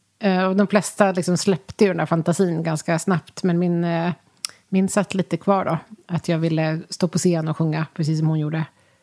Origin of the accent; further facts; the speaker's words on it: Dalarna County, Sweden; jag är ju från Dalarna, och vi var ganska mycket ute i skogen och åkte skidor